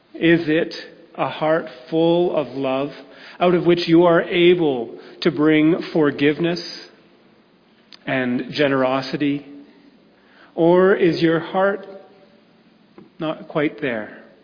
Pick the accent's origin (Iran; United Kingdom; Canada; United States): Canada; Toronto, Ontario; born there; I was born in Toronto.